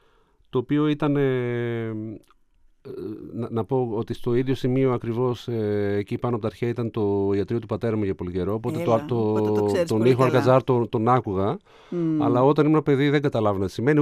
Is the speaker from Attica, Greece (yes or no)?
no; Thessaloniki, Central Macedonia, Greece; γεννήθηκα στο Πανόραμα Θεσσαλονίκης, στον Άγιο Λουκά, γι' αυτό λέω Πανόραμα. Αλλά ζω εδώ από πάντα, με μόνη διακοπή τη στρατιωτική θητεία και το μεταπτυχιακό μου, αλλά επέστρεψα εδώ σύντομα.